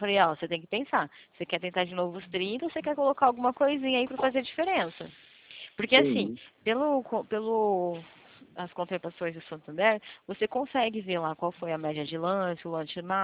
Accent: Rio Claro, São Paulo, Brazil; Sou de Santa. Na verdade, eu sou de Rio Claro, né?

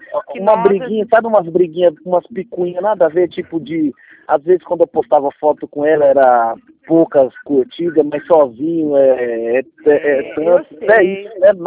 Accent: Jacareí, São Paulo, Brazil; Eu sou de Jacareí, né?

